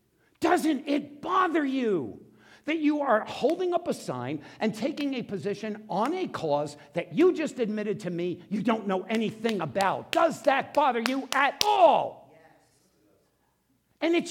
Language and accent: English; New York, United States; I said, it's okay. I'm from New York.